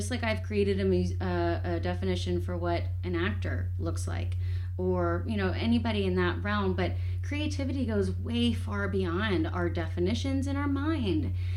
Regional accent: Austin, Texas, United States; I'm from Austin.

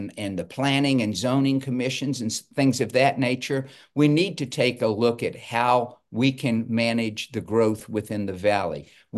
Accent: Kentucky, United States; I was born and raised in Kentucky country, but I am from a military family.

